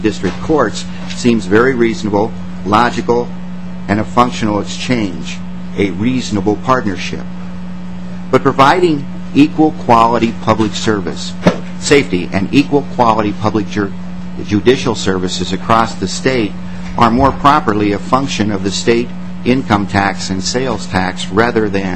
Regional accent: Duluth, Minnesota, United States; I'm from Duluth, Minnesota.

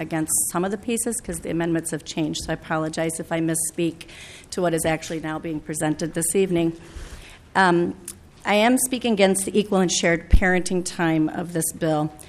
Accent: St. Paul, Minnesota, United States; I'm from St. Paul, Minnesota

